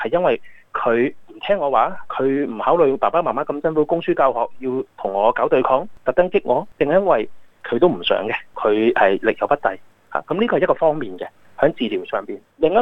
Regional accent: China; 譬如話我是中國人

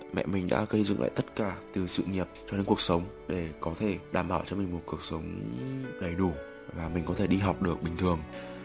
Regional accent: Hanoi, Vietnam; now in Melbourne, Australia; năm nay mình 20 tuổi, mình đến từ Hà Nội. Và hiện tại mình đang là học sinh của trường đại học RMIT ở Melbourne.

